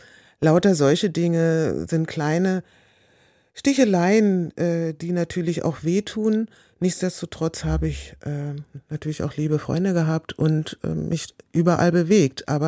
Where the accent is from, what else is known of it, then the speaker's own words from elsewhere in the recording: Berlin, Germany; also born or lived in London; ich komme aus Berlin, Deutschland.